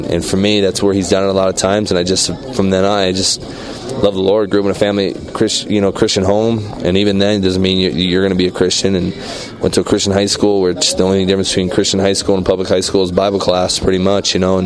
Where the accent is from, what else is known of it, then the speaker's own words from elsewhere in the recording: Spokane, Washington, United States; a huge youth ministry out of my hometown, Spokane, Washington